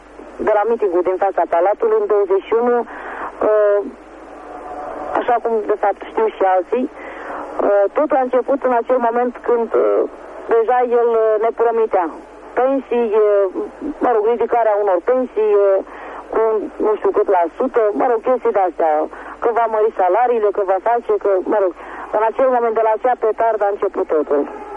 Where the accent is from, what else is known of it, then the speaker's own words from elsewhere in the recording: Botoșani, Botoșani County, Romania; moved away as an adult; now in Bucharest, Romania; bucureșteancă nu sunt. Sunt evreică de origine, de fapt româncă, de la Botoșani. Și venită cu soț în București